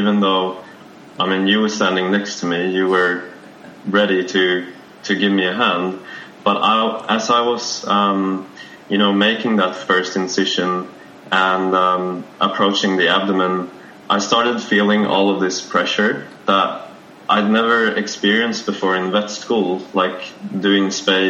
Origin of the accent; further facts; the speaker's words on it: Stockholm, Stockholm County, Sweden; moved away as an adult; also born or lived in Australia; I am from originally from Stockholm, so I'm from Sweden, and I moved to Australia to study at the University of Sydney. So I was there for 6 years